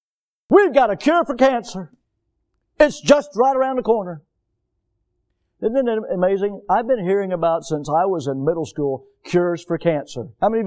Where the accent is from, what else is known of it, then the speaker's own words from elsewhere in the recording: United States; That's my right as an American.